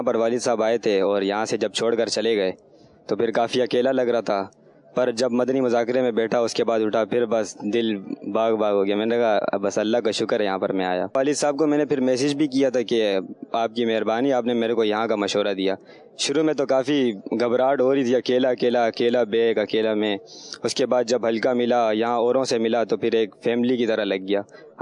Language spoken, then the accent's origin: Urdu; Karachi, Sindh, Pakistan; اور میں کراچی قائد آباد سے ہوں.